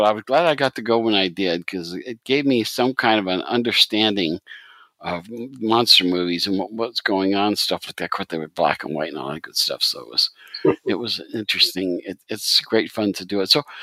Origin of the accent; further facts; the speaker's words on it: Pennsylvania, United States; when I was very young, and this is going to date me, in my hometown up in northeastern Pennsylvania, there was a movie theater in my town